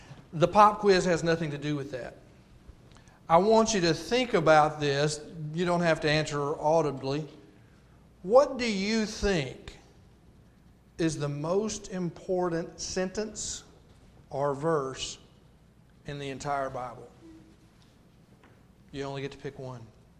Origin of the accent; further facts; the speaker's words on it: Texas, United States; As was mentioned, I am from Texas.